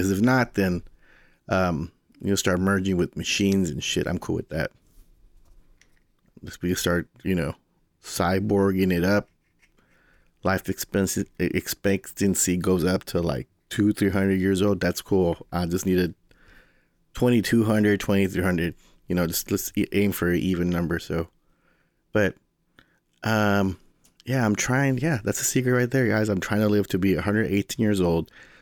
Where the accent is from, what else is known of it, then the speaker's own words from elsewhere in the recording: Houston, Texas, United States; I thought regular, I'm from Houston, Texas, right? That place is still illegal.